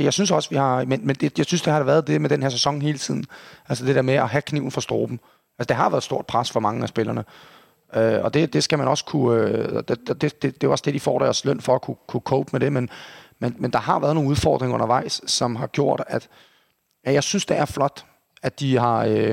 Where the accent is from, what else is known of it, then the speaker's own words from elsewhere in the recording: Copenhagen, Capital Region of Denmark, Denmark; jeg er ung, og jeg er københavner, og jeg er KB'er